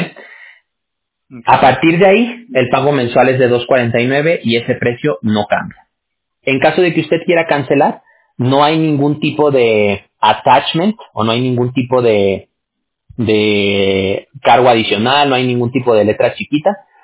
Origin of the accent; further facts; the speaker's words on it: Mexico; Yo, por ejemplo, que soy mexicano. Te lo aclaro porque muchas veces hay gente que se saca de onda con el acento.